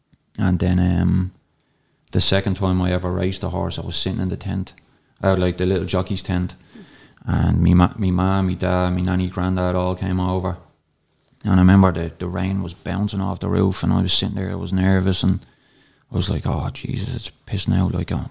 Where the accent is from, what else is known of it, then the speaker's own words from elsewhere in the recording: Dublin, Leinster, Ireland; I've had probably, I'd say, up in around 10 horses like growing up in Darndale, and most of them got pounded.